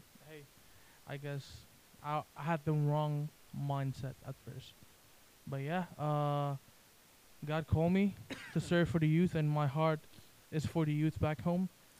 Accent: Jakarta, Indonesia; English is a second language; Well, I'm from Indonesia. I'm from the capital, Jakarta.

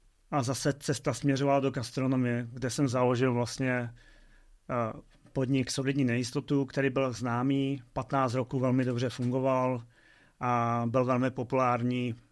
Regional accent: Rožnov pod Radhoštěm, Zlín Region, Czechia; To, že jsem se narodil v Rožnově, kde jsme bydleli do svých 12 let

